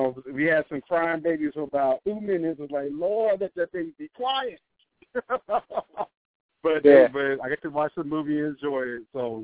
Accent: New Jersey, United States; also born or lived in Texas; I'm from Jersey originally. I'm pretty much been in Texas most of my life.

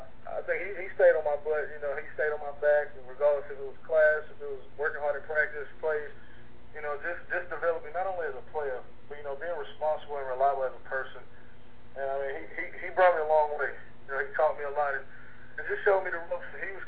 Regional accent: Louisiana, United States; it would be better if I could do it in my home state, in front of my family, in front of my people. So that's ultimately why I chose LSU.

